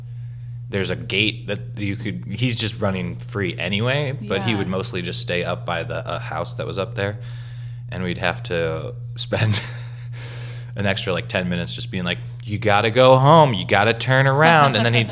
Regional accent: Minnesota, United States; now in New York, United States; I grew up in New Hope and Plymouth.

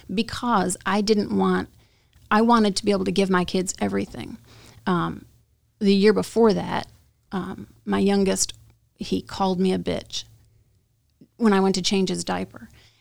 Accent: New York, United States; also born or lived in North Carolina; I was raised in New York, and I moved to North Carolina. I lived down there for 11 years

